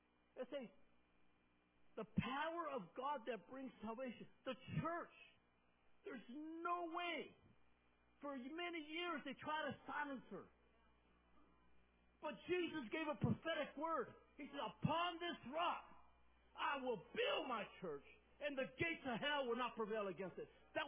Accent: Las Vegas, Nevada, United States; When I grew up in Las Vegas, Eleanor, the people on the other side of the street look at you like

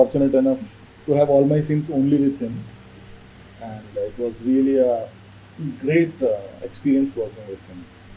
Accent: Bidar, Karnataka, India; born there; also born or lived in Jodhpur / Jamnagar / Pune / Bhuj; I was born in Bidar. Dad was posted in Bidar.

